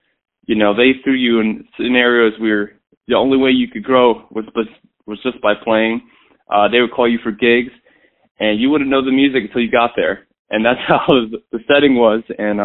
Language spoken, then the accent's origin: English; Philadelphia, Pennsylvania, United States; So I grew up in Philadelphia, and I started playing piano around the age of 13.